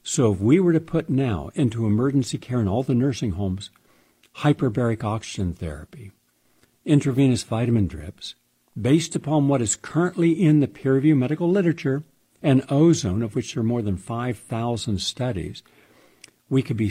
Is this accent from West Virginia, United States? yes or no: yes; West Virginia, United States; All of the good people in West Virginia, my home state.